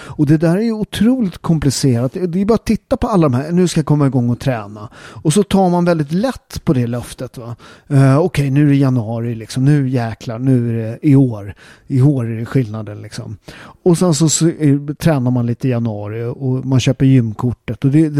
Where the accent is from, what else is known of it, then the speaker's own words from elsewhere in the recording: Sweden; eftersom jag är född och uppväxt i Sverige och min mamma är ju halvsvensk. Så jag har ju liksom den svenska kulturen, men jag har ju väldigt tydligt den syditalienska kulturen som skiljer sig.